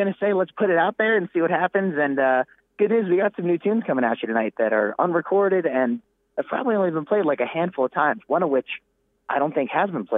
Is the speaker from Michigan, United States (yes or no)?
no; New York, United States; we're all really from the Hudson Valley, which by New York standards isn't exactly upstate.